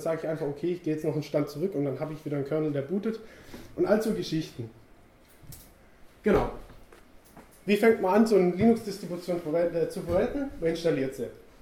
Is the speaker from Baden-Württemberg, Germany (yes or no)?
yes; Furtwangen, Baden-Württemberg, Germany; ich komme aus Furtwangen, ich studiere da gerade im siebten Semester